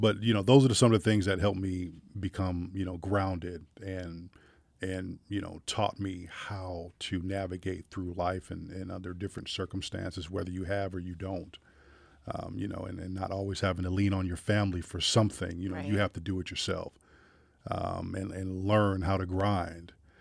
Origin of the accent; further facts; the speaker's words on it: Anchorage, Alaska, United States; also born or lived in Alabama / Mississippi; born and raised in Anchorage, Alaska. But, you know, I was also raised in the South down in Alabama, Mississippi area. And so, you know, I got some Southern roots to me.